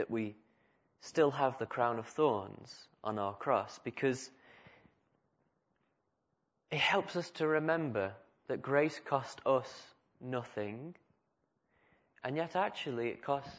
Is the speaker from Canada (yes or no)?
no; United Kingdom; It's not just because we're British.